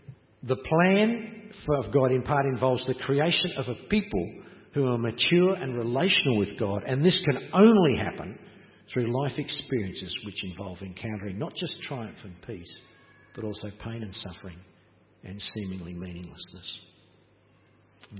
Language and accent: English; Townsville, Queensland, Australia; I grew up in Townsville, Queensland, where the rain was warm. We just did everything in the rain.